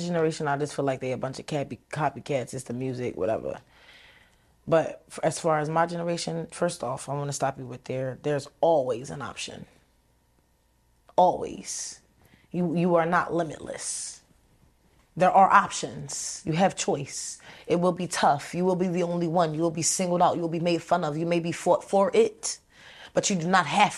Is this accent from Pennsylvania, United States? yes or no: yes; Philadelphia, Pennsylvania, United States; Just growing up in Philly. Like, that's why we live on the outskirts.